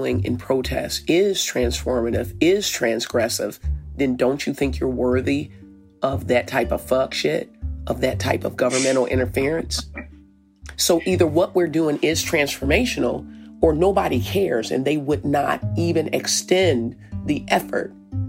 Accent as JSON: {"language": "English", "region": "Arkansas", "country": "United States", "said": "Now I'm from Arkansas. I didn't know what sketchy meant."}